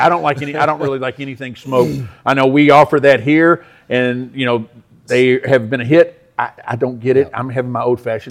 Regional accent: Kentucky, United States; This just, nothing prepares us, born and raised in Kentucky, prepares us for this.

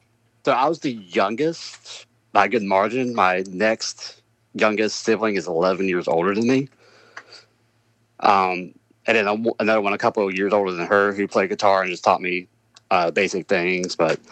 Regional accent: Georgia, United States; now in Atlanta, United States; growing up in North Georgia, like, you know, I live in Atlanta now, but I grew up about an hour north of here

